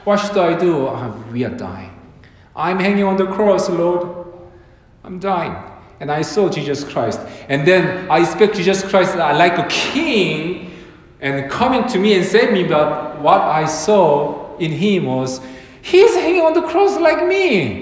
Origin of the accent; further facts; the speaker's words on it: South Korea; English is a second language; now in United States; What about Korea, my home country in Korea? Problem-free country?